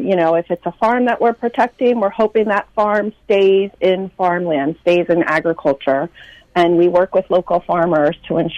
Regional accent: New Jersey, United States; moved away as an adult; now in Sharon, United States; Well, I grew up in New Jersey, and I moved to Connecticut in 2014. I moved to Sharon in 2014.

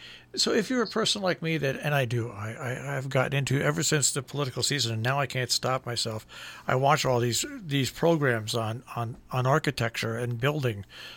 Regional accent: New York City, New York, United States; born there; also born or lived in New England; I was too young to remember, but we lived on when I was born in New York. We lived on the west side in a 15-room apartment overlooking the Hudson River.

